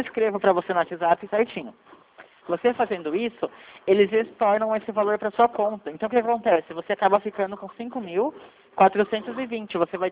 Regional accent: Piracicaba, São Paulo, Brazil; eu sou de Piracicaba, o escritório aqui é em Piracicaba

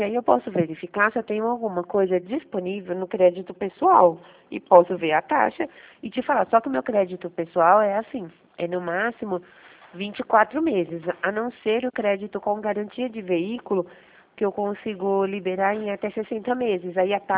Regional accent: Jundiaí, São Paulo, Brazil; Eu sou de Jundiaí.

